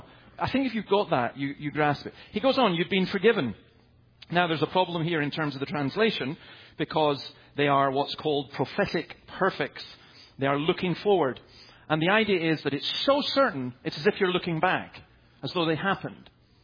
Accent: Scotland, United Kingdom; I'm a Scotsman

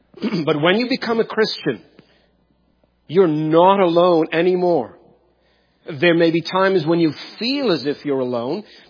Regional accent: South Africa; I grew up in South Africa, and I did so under what you probably know of as the apartheid regime.

